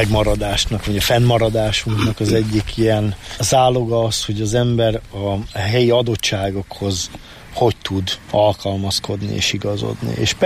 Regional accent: Sátoraljaújhely, Borsod-Abaúj-Zemplén, Hungary; Én ugye itt nőttem föl a Sátoraljaújhelyen

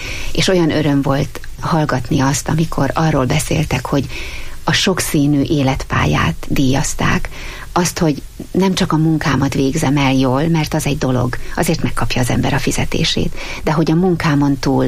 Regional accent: Sátoraljaújhely, Borsod-Abaúj-Zemplén, Hungary; én nem tudom az újhelyi görög katolikus közösséget elhagyni. Ott születtem, ott éltem, ott dicsértem az Istent, onnan indultam

